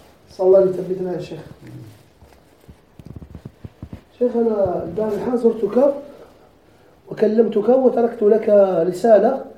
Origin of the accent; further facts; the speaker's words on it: Algeria; أنا من الجزائر.